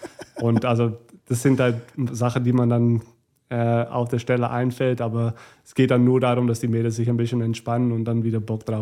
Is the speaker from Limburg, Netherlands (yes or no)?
no; North Holland, Netherlands; Und ich komme ja selbst aus Nordholland. Und vor allem da, das sind sehr, sehr viele Blumenfelder.